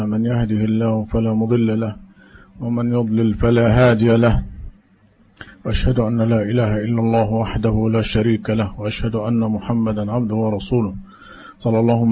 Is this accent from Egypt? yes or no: yes; Dokki, Giza Governorate, Egypt; born there; ولدت ولله الحمد في مصر، في ضاحية أو بلد من ضواحي الجيزة بالقاهرة، بالجيزة، وسمى الدقي، عام 62 من الميلاد، ما يقارب حوالي 82 من الهجرة، 1382